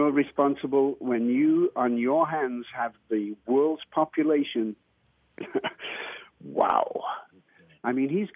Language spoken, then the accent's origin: English; England, United Kingdom; now in United States; I see America differently than you do. I'm not from here. I'm English.